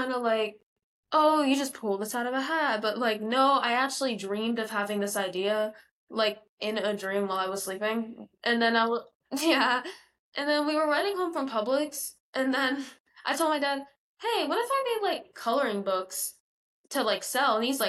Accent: Gainesville, Florida, United States; I'm from Gainesville, Florida. I am 13 years old and I go to PK Young.

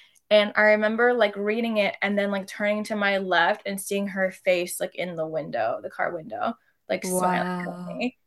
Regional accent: Florida, United States; so I grew up in South Florida, we were middle class

